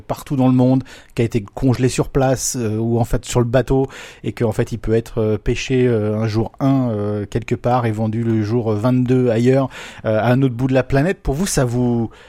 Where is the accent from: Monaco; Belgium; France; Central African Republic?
France; on est français